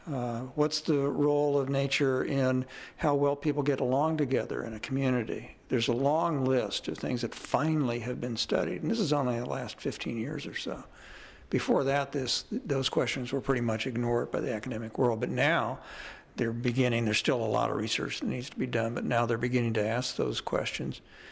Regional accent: Kansas City, Missouri, United States; I have a little personal history in the Ozark region because I grew up in Kansas City and my parents would come down to Bull Shoals and Table Rock

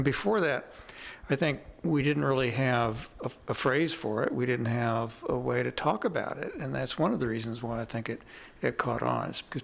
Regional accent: Kansas City, Missouri, United States; I grew up in Kansas City and my parents would come down to Bull Shoals and Table Rock

